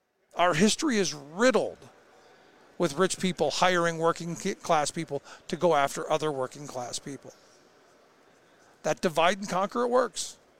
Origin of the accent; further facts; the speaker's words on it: Cleveland, Ohio, United States; And I go back to, you know, my experience growing up in Cleveland, watching the deindustrialization, watching the steel mills close